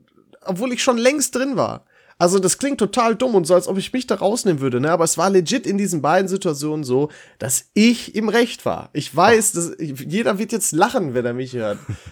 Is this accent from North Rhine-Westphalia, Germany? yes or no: yes; Dorsten, North Rhine-Westphalia, Germany; In meiner Heimat in Dorsten, da gibt's eine Straße